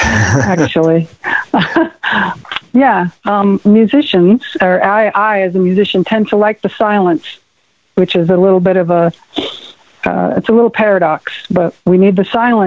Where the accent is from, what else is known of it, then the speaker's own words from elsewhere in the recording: San Francisco, California, United States; I grew up in San Francisco in the 70s